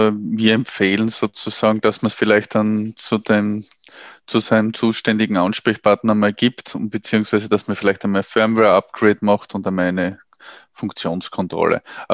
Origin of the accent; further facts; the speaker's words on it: Austria; wie es bei uns in Österreich ist